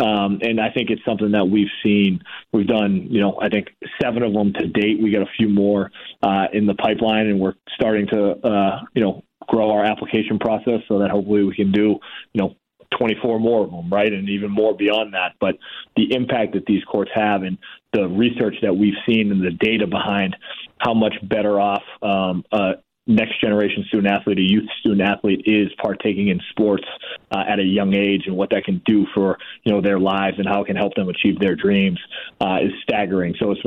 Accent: Boston, Massachusetts, United States; I grew up in Boston where they, you know, supposedly have great fans

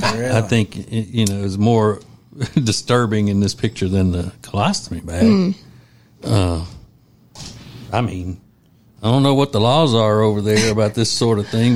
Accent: Winfield, Louisiana, United States; because there was this old man in my hometown of Winfield, Louisiana.

